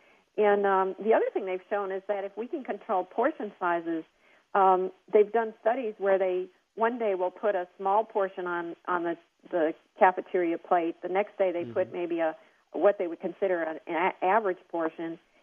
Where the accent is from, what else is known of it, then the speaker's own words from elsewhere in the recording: Wisconsin, United States; I grew up in Wisconsin, and when it was snowing, blizzard-like conditions.